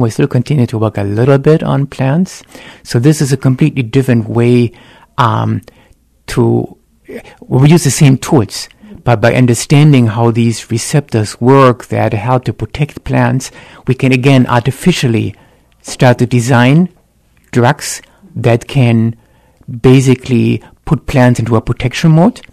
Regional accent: Germany; moved away as an adult; also born or lived in Dallas, United States / Northern Ireland; I'm originally from Germany, and I've got my undergrad and graduate degrees from Germany

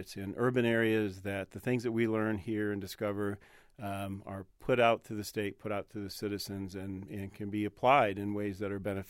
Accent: Jackson, Michigan, United States; I grew up in Jackson, Michigan, not too far from here.

